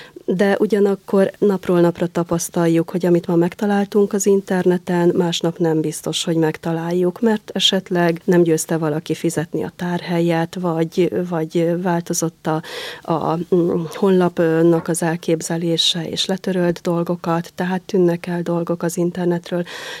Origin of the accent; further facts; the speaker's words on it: Méra, Borsod-Abaúj-Zemplén, Hungary; now in Esztergom, Hungary; Gyerekkoromban Mérán, a Hernád völgyében nevelkedtem, és a tanítóképző kapcsán kerültem Esztergomba.